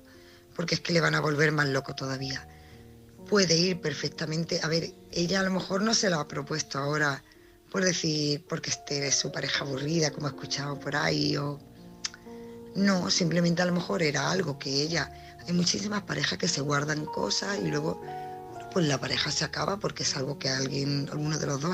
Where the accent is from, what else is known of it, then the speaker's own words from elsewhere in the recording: Málaga, Andalusia, Spain; soy de Málaga.